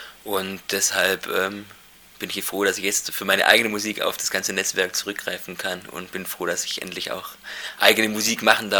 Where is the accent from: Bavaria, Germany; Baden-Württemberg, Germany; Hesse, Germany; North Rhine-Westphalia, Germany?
Baden-Württemberg, Germany; Deislingen; Ich komme hier aus Deislingen, bin auch gebürtig hierher.